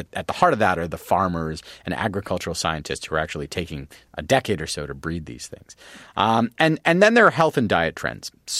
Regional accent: Canada; So I'm from Canada.

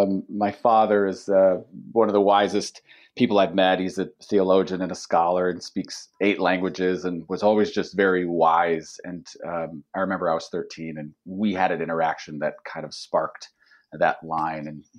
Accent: United States; I know that too, as I grew up in the States.

